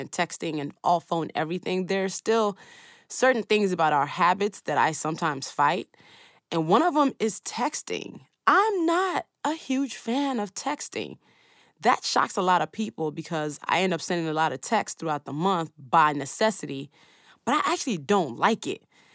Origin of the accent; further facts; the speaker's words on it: Nigeria; because I'm Nigerian.